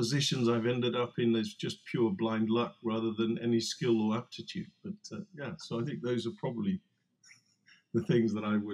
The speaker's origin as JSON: {"language": "English", "country": "South Africa", "tie": "born or raised there", "said": "And as you may or may not know, I grew up in South Africa."}